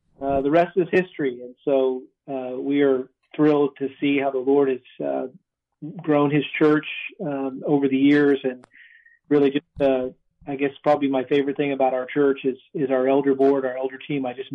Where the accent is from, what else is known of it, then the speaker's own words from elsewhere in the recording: Massachusetts, United States; now in Texas, United States; I'm originally from Massachusetts. My wife's from Seattle. We met in L.A. and we ended up here in Texas, as they say. And so I'm a Yankee serving down here in the South